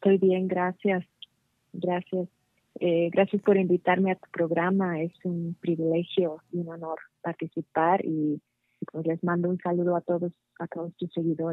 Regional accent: Mexico; now in Fort Collins, United States; Pues soy pianista mexicana, soy músico mexicano, soy solista.

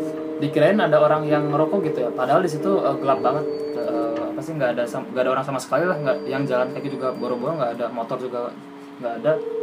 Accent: Tasikmalaya, West Java, Indonesia; now in Bogor, Indonesia; asal dari Tasikmalaya. Dan sekarang tinggal di Bogor sudah 6 tahun.

